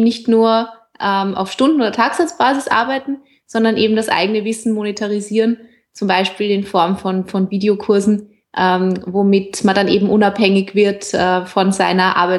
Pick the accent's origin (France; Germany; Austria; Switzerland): Austria; Vienna; ich bin aus Wien